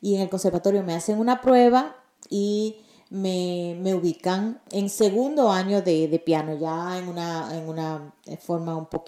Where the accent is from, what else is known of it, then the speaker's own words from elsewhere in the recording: Cuba; born there; moved away as an adult; also born or lived in Ecuador; yo nací en Cuba, pero a los 20 años yo me mudé para Ecuador. Estuve en Ecuador viviendo pues 27 años y hace unos 8 o 9 años que estamos aquí.